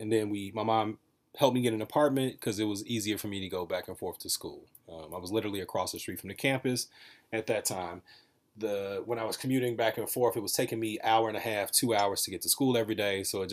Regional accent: Chicago, Illinois, United States; I was born and lived on the north side till I was about 6 or 7. Lived on the north side in Rogers Park till I was 6 or 7. Then moved to the west side when my parents got a divorce.

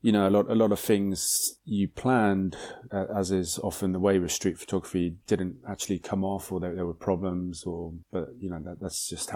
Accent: England, United Kingdom; now in Japan; So I'm from England, and I moved to Japan about 15 years ago.

